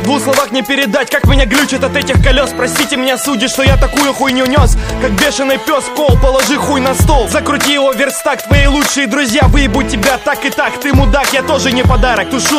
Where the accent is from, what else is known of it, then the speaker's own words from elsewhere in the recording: Simferopol, Crimea, Ukraine; Я из Симферополя, а значит всем будет жопа